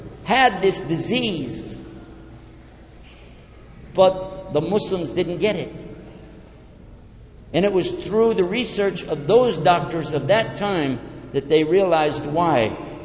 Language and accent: English; Texas, United States; I'm from Texas, and you know you can't trust those guys.